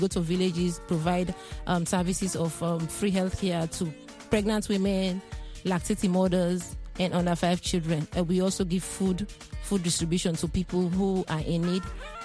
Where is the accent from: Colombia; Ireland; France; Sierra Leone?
Sierra Leone; now in United States; growing up in Sierra Leone, I saw the desperate need for the health sector. So when I came in the U.S., my focus was to help my people back in Sierra Leone.